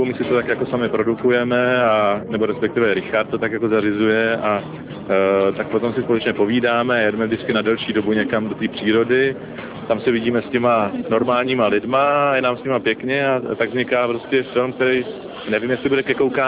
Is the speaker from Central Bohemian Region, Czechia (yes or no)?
yes; Vlašim, Central Bohemian Region, Czechia; also born or lived in Prague; Já jsem prostě venkovský kluk, že jo, takže k těm tématům inklinuju. Neumějí to taková schýza, já jsem se narodil v Praze, ale vyrůstal jsem na venkově, nebo respektive ve Vlašimi